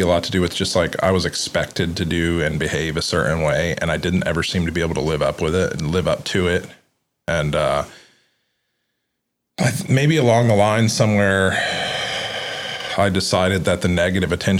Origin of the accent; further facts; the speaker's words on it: Houston, Texas, United States; I'm from Houston originally.